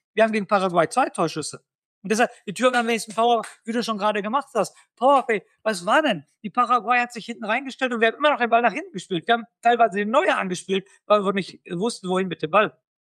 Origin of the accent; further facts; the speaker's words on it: Germany; ist für mich als Deutscher